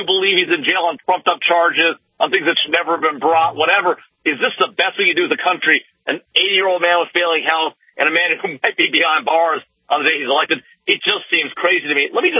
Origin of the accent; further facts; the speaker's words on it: California, United States; Literally, my home state of California is in the tank because of his leadership.